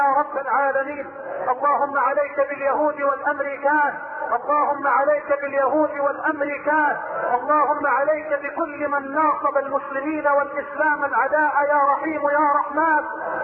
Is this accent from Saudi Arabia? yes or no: no; Egypt; بلدنا مصر